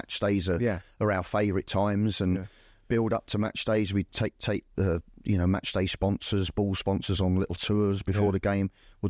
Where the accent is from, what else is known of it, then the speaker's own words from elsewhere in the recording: Wimbledon, London, United Kingdom; I had done as a kid growing up in Wimbledon.